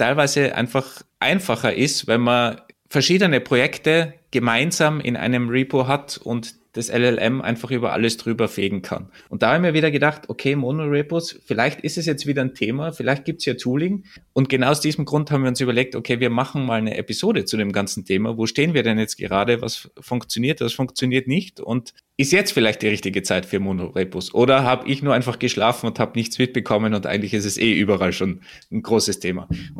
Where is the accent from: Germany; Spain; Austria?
Austria; Tyrol; Ich komme ja aus Tirol